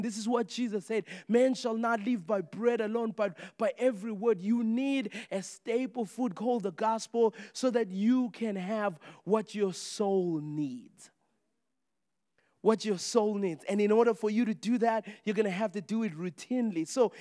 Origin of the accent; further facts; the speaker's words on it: Zimbabwe; In Africa, where I grew up in Zimbabwe and a lot of other countries